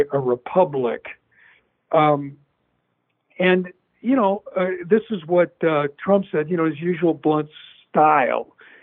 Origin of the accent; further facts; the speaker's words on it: Skokie, Illinois, United States; when I grew up in Chicago, in a suburb to the north of Chicago, is Skokie, Illinois.